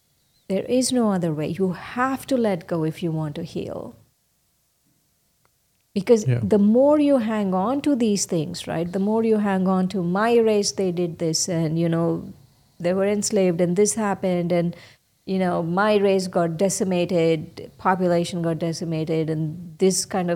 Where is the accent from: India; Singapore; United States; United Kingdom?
India; I come from India, and I'm female.